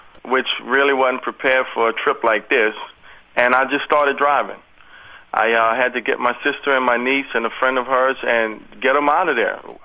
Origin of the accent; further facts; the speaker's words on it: New Orleans, Louisiana, United States; I was born in New Orleans in Charity Hospital, and I lived all my life there.